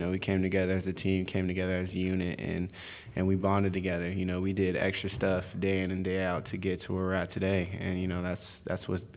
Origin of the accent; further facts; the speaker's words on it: Oregon, United States; Me growing up in Oregon, you know, I grew up watching the Civil War.